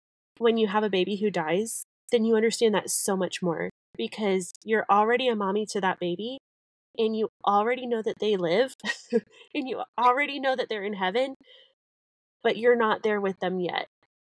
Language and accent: English; Colorado, United States; And I grew up in Colorado. I get that first snow thing.